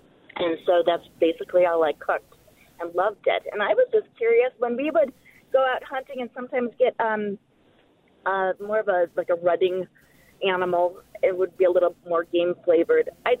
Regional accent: Milwaukee, Wisconsin, United States; moved away as an adult; also born or lived in Colorado; I grew up in Milwaukee and ended up moving out to Colorado when I was a young lady and spent most of my life out there and raised my kids.

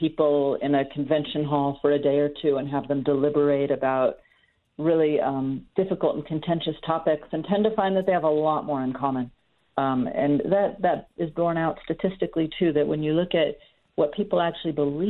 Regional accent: Fairbanks, Alaska, United States; now in Washington, D.C., United States; But I come from Fairbanks, Alaska, and one of the things that I realized when I moved to Washington, D.C., was just how different life is when you live in a rural area than a city

